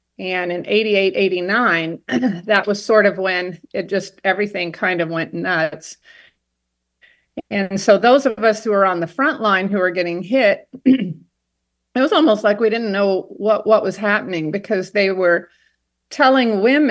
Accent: Arkansas, United States; also born or lived in California; I moved from California to Arkansas because California's just gone a little bit nuts. It's so expensive and everything is going up. And I grew up in Arkansas, and right now I'm overlooking the Ouachita National Mountains

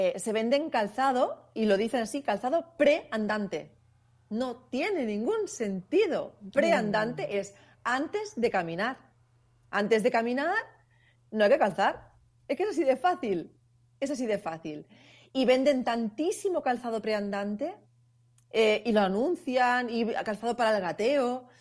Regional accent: Torredembarra, Catalonia, Spain; Pero en mi pueblo hay una radio local, en Torredembarra, donde tengo la consulta

